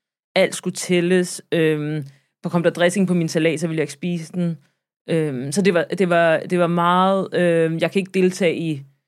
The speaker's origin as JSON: {"language": "Danish", "country": "Sweden", "said": "jeg blev drillet en del, og jeg var svensker"}